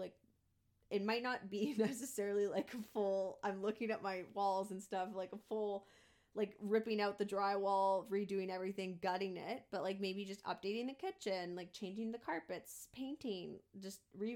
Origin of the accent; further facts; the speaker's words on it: Canada; It must be impossible as a Canadian to be able to buy